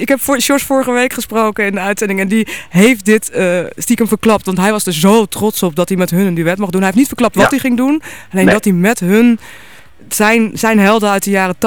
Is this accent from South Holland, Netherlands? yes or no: no; Amsterdam, North Holland, Netherlands